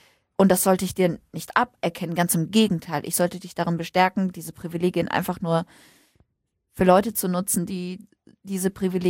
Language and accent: German; Syria; German is a second language; now in Germany; ich bin aus Syrien, aber ich bin hier groß geworden, beziehungsweise ja, ich bin hier, habe hier viele Jahre jetzt gelebt und mir geht's gut und ich beherrsche die Sprache